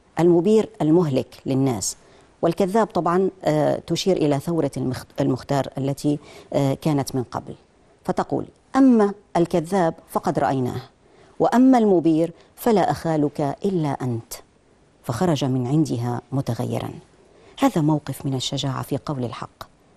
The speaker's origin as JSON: {"language": "Arabic", "country": "Syria", "said": "المؤمنين عندنا في سوريا"}